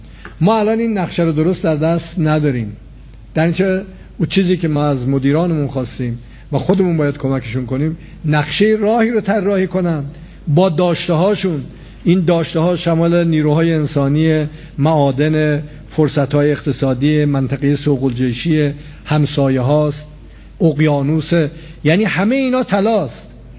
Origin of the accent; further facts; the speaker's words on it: Iran; من به عنوان یک ایرانی دلم نمیخواد بچه های ما و نوه های ما در آینده یک زمین سوخته و یک طبیعت از بین رفته رو تحویل بگیرن